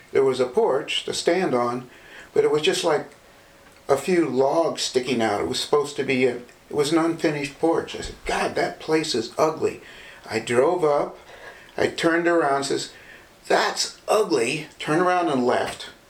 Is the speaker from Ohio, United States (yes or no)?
yes; Columbus, Ohio, United States; born there; I was born in Columbus, Ohio, almost in a taxi.